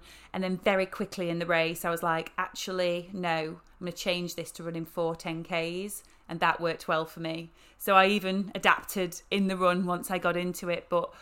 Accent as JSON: {"language": "English", "region": "Yorkshire and the Humber", "country": "United Kingdom", "said": "I mean, I'm from Yorkshire."}